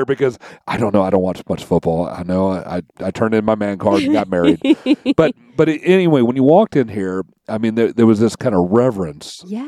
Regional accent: Kentucky, United States; I'm from Kentucky. You know, Kentucky's a big horse state, but I know nothing about horses.

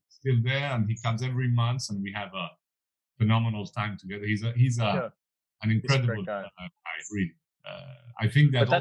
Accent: Rome, Lazio, Italy; English is a second language; because I'm from Rome. I was born and raised in Rome.

